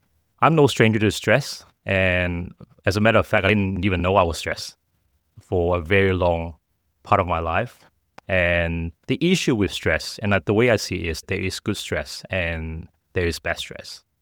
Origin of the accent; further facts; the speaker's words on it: Hong Kong; also born or lived in Australia; I was born and raised in Hong Kong and had an opportunity to study abroad. So I did spend about 10 years, like a decade, living in Australia.